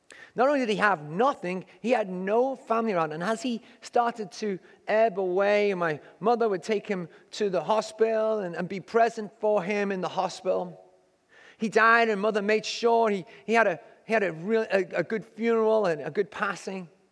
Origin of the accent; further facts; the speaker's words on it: England, United Kingdom; You need a carpet, and growing up in England.